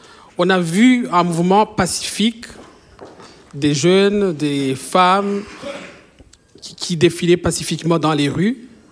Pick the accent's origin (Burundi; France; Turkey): Burundi; moved away as an adult; Moi je viens du Burundi. Je suis journaliste. Bon, malheureusement, aujourd'hui, en exil.